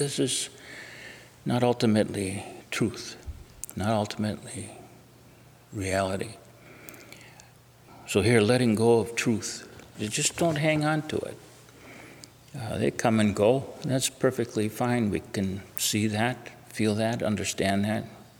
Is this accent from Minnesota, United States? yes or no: yes; Duluth, Minnesota, United States; And where I grew up in Duluth, it was a big hill there.